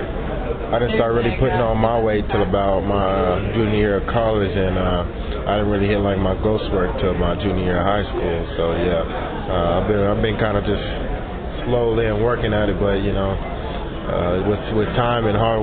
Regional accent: Dallas, Texas, United States; No, but I've been a huge fan of DeMarcus Ware since a little kid, because I grew up in Dallas

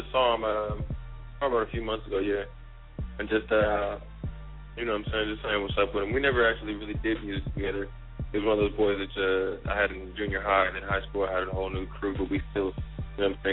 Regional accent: Northridge, California, United States; I'm actually from the Valley, you know, Southern California. We have a little spot out here we call the Valley. It's San Fernando Valley. It's a bunch of little cities involved in there, you know, but I was born in Northridge at the Northridge Hospital.

